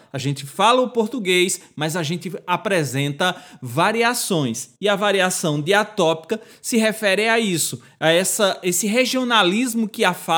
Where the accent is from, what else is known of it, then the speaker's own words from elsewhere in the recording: Pernambuco, Brazil; nós que nascemos e nos criamos aqui em Pernambuco.